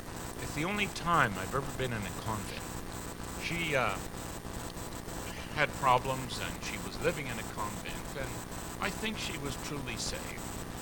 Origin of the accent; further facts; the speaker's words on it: Ottawa, Ontario, Canada; born there; Now I'm a Canadian and I was born in the capital of Canada.